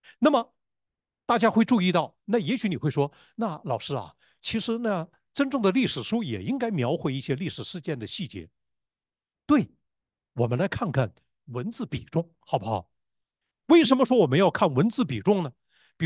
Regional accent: Fushun, Liaoning, China; 跟我的儿子在那个辽宁抚顺，在我的故乡

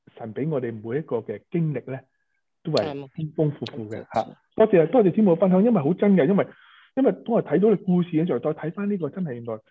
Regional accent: China; 其实就系我哋中国人就用咗开光咁啊

